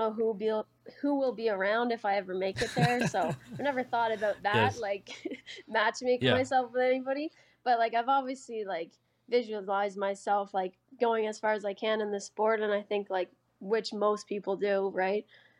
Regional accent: Prince Edward Island, Canada; because I'm from Surrey PEI

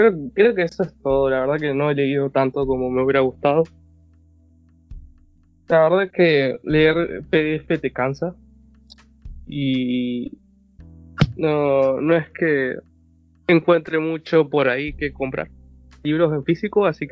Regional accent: Argentina; Por favor, soy argentino.

